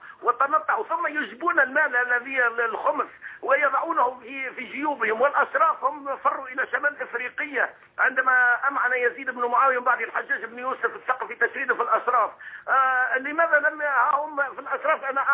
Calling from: Tunisia

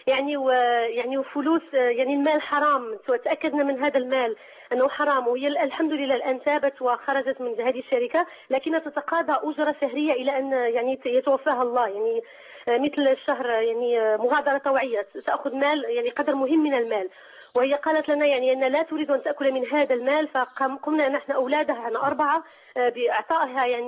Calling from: Morocco; من المغرب، الله يجزيك خير عنا بهذا البرنامج

